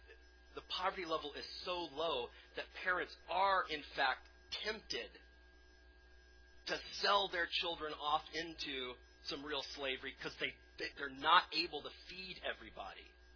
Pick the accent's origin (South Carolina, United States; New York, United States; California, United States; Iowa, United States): South Carolina, United States; I read this week some old laws, I'm from South Carolina. I was curious to see, you know, old South Carolina laws.